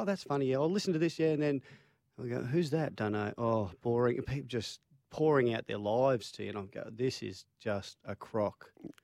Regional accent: New Zealand; I'm from New Zealand.

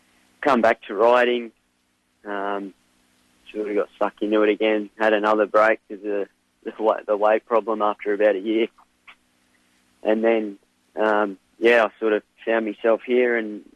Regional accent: Alice Springs, Northern Territory, Australia; now in Melbourne, Australia; I come from Alice Springs, and obviously a big move to Melbourne

